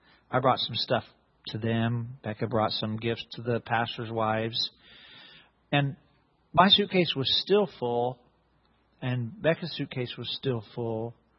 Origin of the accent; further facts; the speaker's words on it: United States; I'm older, too. and I'm an American